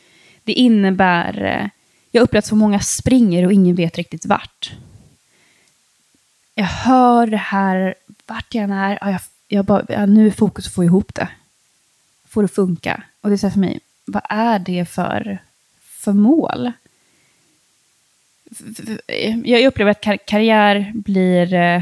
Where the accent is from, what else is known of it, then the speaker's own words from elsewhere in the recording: Sweden; alltså jag är liksom uppvuxen i Sverige